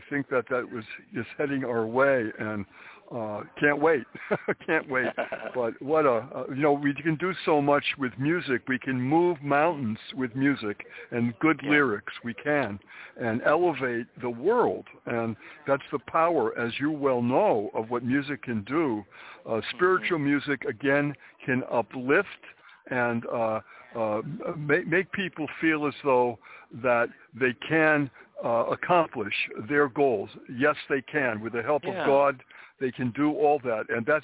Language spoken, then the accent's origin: English; New England, United States; So my point is that I was brought up in New England